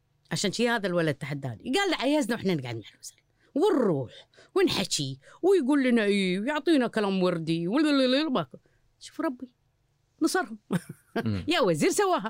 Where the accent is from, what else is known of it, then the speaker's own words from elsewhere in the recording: Kuwait; أنا اللي أقوله إحنا كلنا ككويتيين كل واحد من مكانه لازم نربي على حب الوطن